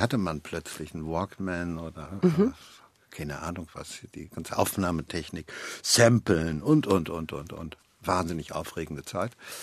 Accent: East Germany, Germany; Ja. Ich bin Ossi.

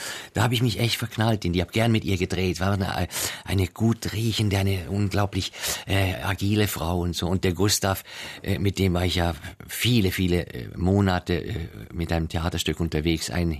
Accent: Zurich, Switzerland; Das war bei uns in Zürich nicht so.

